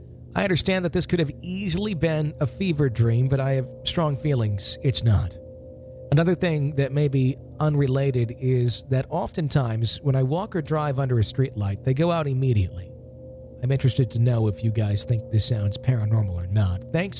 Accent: Kokomo, Indiana, United States; now in Ohio, United States; I'm a native from Kokomo, Indiana. Been in Ohio for almost 9 years.

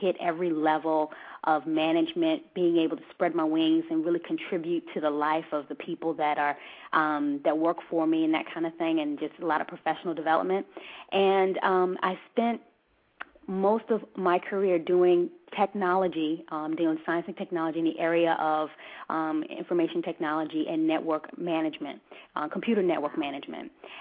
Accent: Virginia, United States; now in Hawaii, United States; No, I reside in Hawaii. I'm originally from Virginia, and we took a 2-year assignment to come to Hawaii

